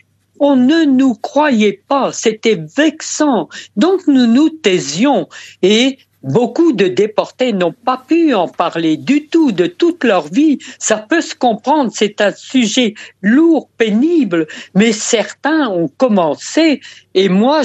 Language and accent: French; Hauts-de-France, France; nous sommes rentrés chez nous dans le Nord